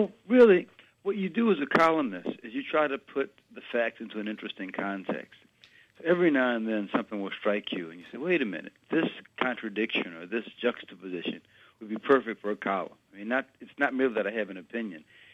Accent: Louisiana, United States; I grew up uptown around Carrollton and Claiborne.

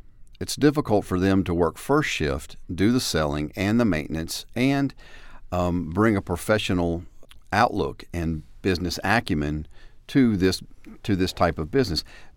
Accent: Camden, South Carolina, United States; I'm originally from Camden.

